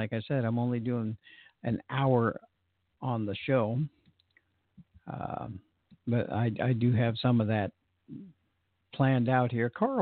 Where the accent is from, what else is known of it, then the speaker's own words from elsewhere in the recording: California, United States; But when I tell people I'm from California